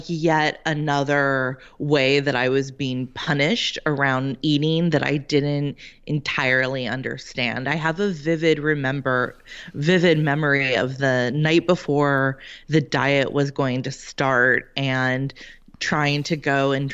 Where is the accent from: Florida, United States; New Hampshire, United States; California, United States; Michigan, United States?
California, United States; I grew up in California in the 1980s, which was a pretty, you know, image-obsessed time and place